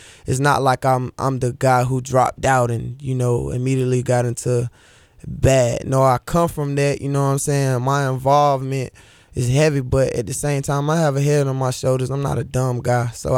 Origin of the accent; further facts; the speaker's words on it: Durham, North Carolina, United States; And I'm starting it off in Durham, you know, in my hometown at the Motoco on the 27th of June.